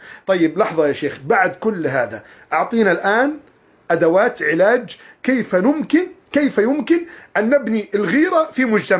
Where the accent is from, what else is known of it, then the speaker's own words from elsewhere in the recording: Egypt; وكنت أتمنى لو كنت موجودا الآن في مصر، لكن إن شاء الله إذا بدأ الطيران يرجع سأرجع إلى مصر